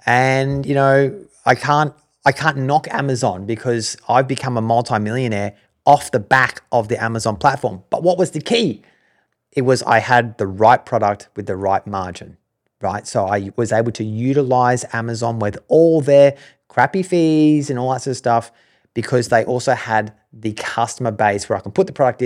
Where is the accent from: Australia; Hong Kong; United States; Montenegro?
Australia; I mean, as an Australian seller, I also don't need to file income tax returns because I'm based in Australia.